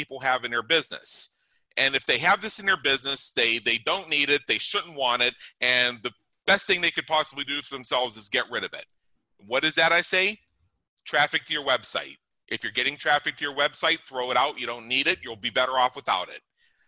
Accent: Pittsburgh, Pennsylvania, United States; now in Las Vegas, United States; 7 years ago, I moved from Pittsburgh, Pennsylvania to Las Vegas, Nevada. One of the driving reasons, aside from the fact that I wasn't built for snow and I just you know, didn't really like where I came from, candidly.

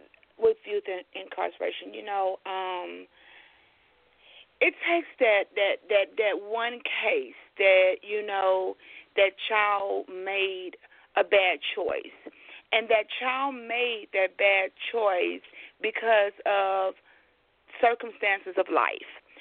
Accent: Louisiana, United States; You know, we're from Louisiana this way, so always hot and humidity coming. Nothing but heat. … like you guys told the listening audience. I am 43 years old.

